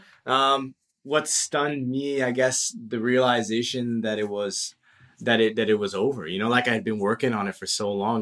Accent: Kitchener, Ontario, Canada; I came from Kitchener-Waterloo, and my mother's side's German

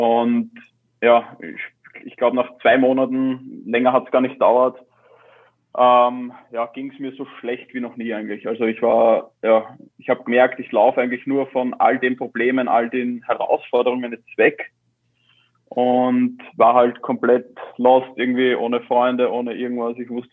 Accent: Baden, Lower Austria, Austria; ich komme ja doch aus Baden

